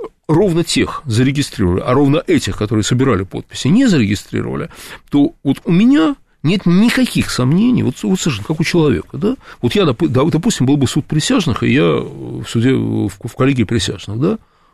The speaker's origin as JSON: {"language": "Russian", "region": "Moscow", "country": "Russia", "said": "я москвич, да, я живу в Москве."}